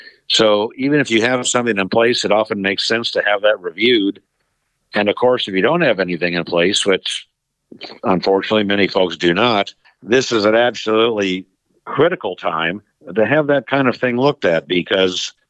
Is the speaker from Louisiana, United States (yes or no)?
no; St. Louis, Missouri, United States; Born and raised in St. Louis pretty much my first 20 years, and of course an avid Cardinal fan.